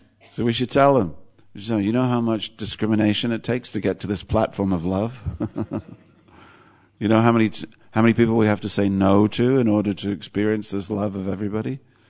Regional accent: England, United Kingdom; being an Englishman, I wound down my window to pat the dog.

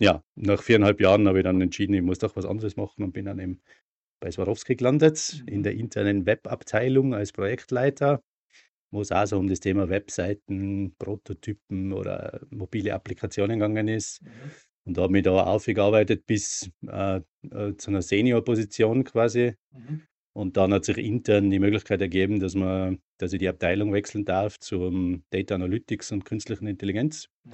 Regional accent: Reutte, Tyrol, Austria; Ich bin im Außerfern aufgewachsen, in Reute

